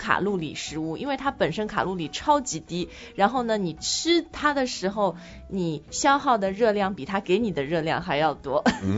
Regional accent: Shanghai, China; 因为作为上海人就是上海西餐

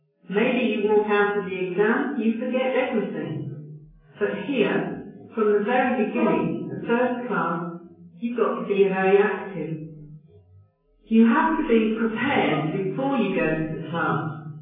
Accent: China; now in United States; I came from China, and even in college, all we have to do in the class is to be a good listener.

